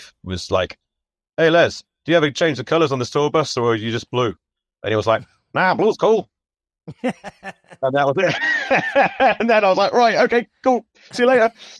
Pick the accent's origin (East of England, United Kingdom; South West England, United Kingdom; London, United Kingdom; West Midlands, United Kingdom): West Midlands, United Kingdom; Worcester; when I grew up in Worcester, another part of the Midlands, but like a bit more like past Birmingham.